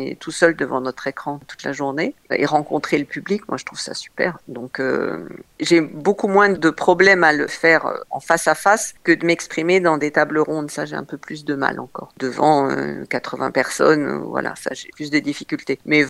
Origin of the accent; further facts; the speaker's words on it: Morocco; born there; moi je suis née au Maroc